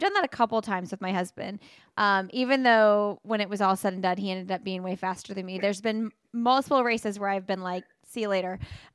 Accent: Indianapolis, Indiana, United States; I'm from Indianapolis

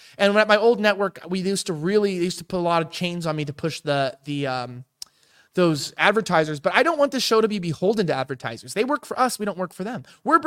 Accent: Los Angeles, California, United States; Like, I'm from Los Angeles. I was like this metrosexual, you know, weird kid

